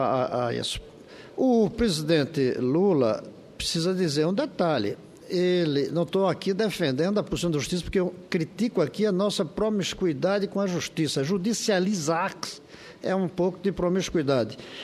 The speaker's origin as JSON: {"language": "Portuguese", "region": "Pernambuco", "country": "Brazil", "said": "Como eu sou pernambucano"}